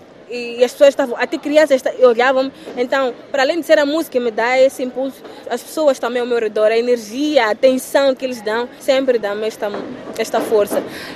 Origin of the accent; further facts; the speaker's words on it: Mozambique; moved away as an adult; Agora vai fazer um ano que eu saí de Moçambique, não saí totalmente, mas tenho frequentado muito a França.